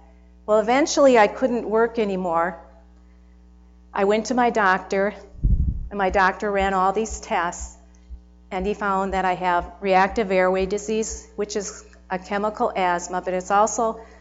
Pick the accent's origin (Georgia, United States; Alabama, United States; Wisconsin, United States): Wisconsin, United States; Stevens Point; I was born and I was raised in Stevens Point, Wisconsin, and my parents were Catholic.